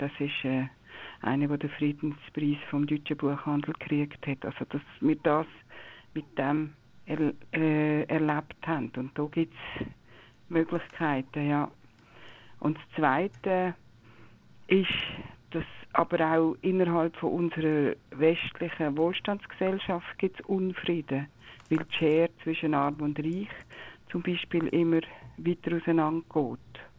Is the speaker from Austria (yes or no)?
no; Kaiseraugst, Aargau, Switzerland; Ich komme aus Kaiseraugst